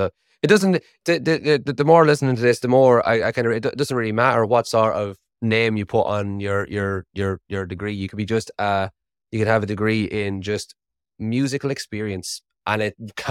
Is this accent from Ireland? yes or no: yes; Ireland; accent: Irish; My Irish accent hasn't failed me so far in life. In 30 years, my Irish accent has never failed me.